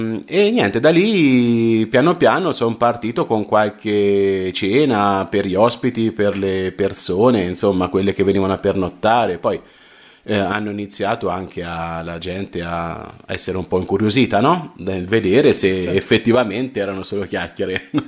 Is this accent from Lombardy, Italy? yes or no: no; Umbertide, Umbria, Italy; born there; also born or lived in Mercatale; now in Camucia, Italy; sono nato ad Umbertide il 23 dicembre dell'84.